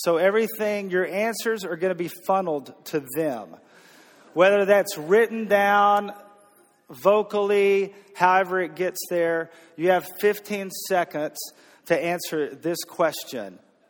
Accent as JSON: {"language": "English", "region": "Texas", "country": "United States", "tie": "born or raised there", "said": "I grew up in Texas, not Kentucky."}